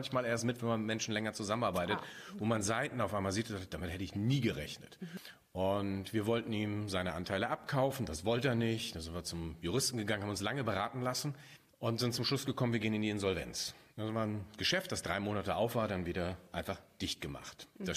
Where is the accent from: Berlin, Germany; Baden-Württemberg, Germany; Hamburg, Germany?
Hamburg, Germany; Naja, ich bin so im Speckgürtel von Hamburg groß geworden